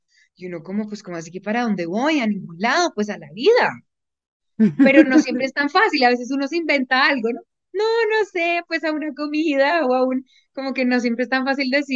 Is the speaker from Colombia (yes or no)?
yes; Colombia; tú sabes cómo somos los colombianos.